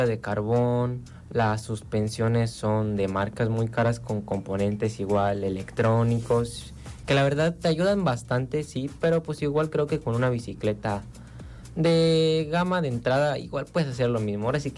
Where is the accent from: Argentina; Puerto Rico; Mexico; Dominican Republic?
Mexico; Jojutla, Morelos; Soy de aquí de Jojutla, orgullosamente de Barrio Las Calaveras, de aquí cerquita.